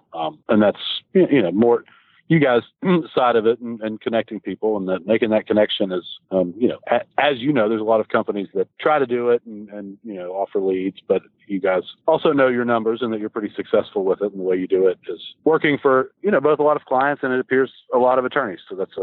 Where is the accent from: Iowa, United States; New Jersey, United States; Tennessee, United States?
Tennessee, United States; Nashville; The move back, of course, I grew up in Nashville, and my family was here